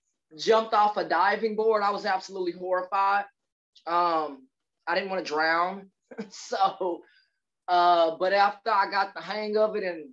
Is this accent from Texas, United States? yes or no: yes; Waxahachie, Texas, United States; Well, my childhood, I grew up in Ellis County and Waxahachie and went to school there since the 90s.